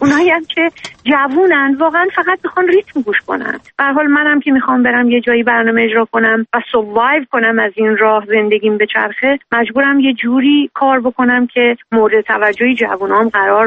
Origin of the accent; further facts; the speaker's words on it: Iran; ما ایرانی هستیم